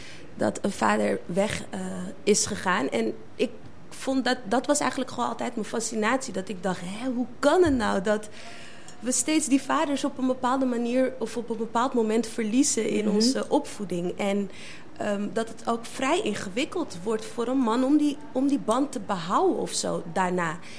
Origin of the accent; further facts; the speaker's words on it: Amsterdam, North Holland, Netherlands; Ik heb in West gewoond, ik heb in Zuidoost gewoond, ik heb in Zuidoost opgegroeid. Ik ben overal en nergens geweest, zeg maar.